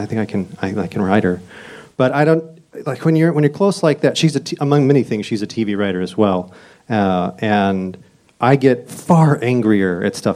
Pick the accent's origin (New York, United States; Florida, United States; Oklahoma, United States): Oklahoma, United States; because I grew up in Oklahoma, and there were people in my community, adults, who would use air quotes when they said the word science.